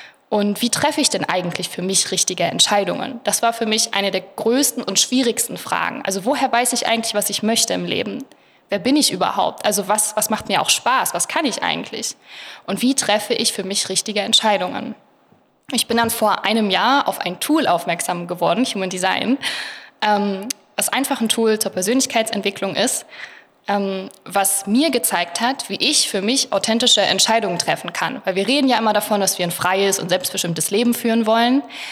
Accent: Lower Saxony, Germany; ich bin in Buxtehude aufgewachsen, also nicht mal in Buxtehude, aber da in der Nähe auf einem kleinen Dorf.

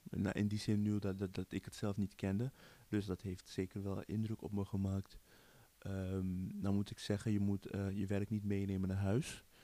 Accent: Suriname; born there; ik ben geboren in Suriname.

